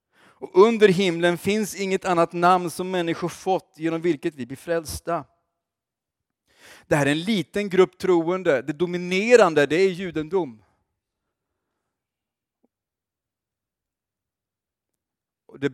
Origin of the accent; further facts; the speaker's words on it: Oskarshamn, Kalmar County, Sweden; Det påminner mycket om min hemstad Oskarshamn.